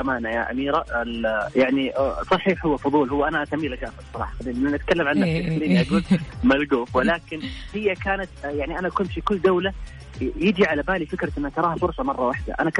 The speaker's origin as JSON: {"language": "Arabic", "country": "Saudi Arabia", "said": "يعني كنت أنا أمشي بكل فخر بين كل شخص وشخص أقول له أنا سعودي."}